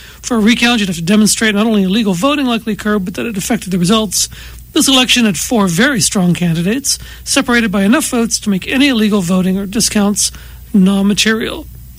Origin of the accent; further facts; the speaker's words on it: the Maritimes, Canada; Actually, until you hit the Maritimes, where I'm from